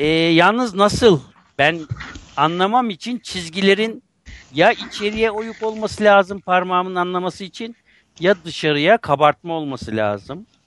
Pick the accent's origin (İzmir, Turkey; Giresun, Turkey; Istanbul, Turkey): Istanbul, Turkey; born there; 1953 yılında İstanbul'da dünyaya geldim.